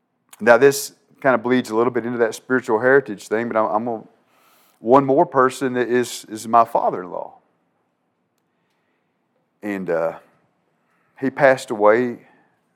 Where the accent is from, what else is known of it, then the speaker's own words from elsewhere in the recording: Huntsville, Kentucky, United States; A man that preached in the little wooden one-room church I grew up going to in Huntsville, Kentucky. Yeah, Kentucky has a Huntsville too.